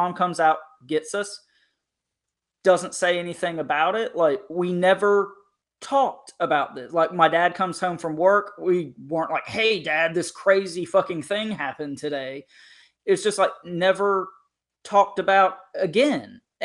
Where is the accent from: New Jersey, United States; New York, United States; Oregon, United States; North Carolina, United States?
North Carolina, United States; I grew up in Eastern North Carolina across the creek from a very large military institution. The base is called Camp Lejeune.